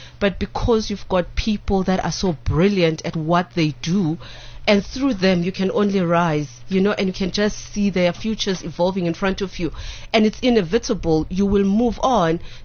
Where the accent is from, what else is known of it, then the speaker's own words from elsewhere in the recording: Soweto, Gauteng, South Africa; I grew up in Soweto.